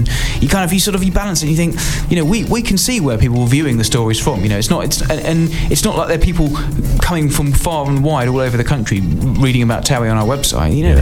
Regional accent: Margate, South East England, United Kingdom; now in Brentwood, United Kingdom; I'm not from Brentwood originally, so I grew up in Margate.

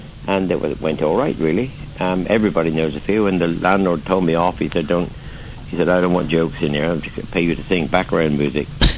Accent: South West England, United Kingdom; born there; now in Devon, United Kingdom; I was born in Cornwall, about a mile from Land's End, right at the very, very end.

